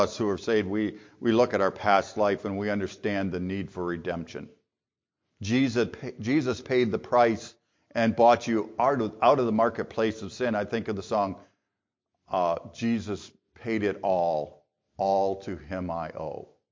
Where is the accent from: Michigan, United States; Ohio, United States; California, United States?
Michigan, United States; And not just because I'm from Michigan, they are just good blueberries.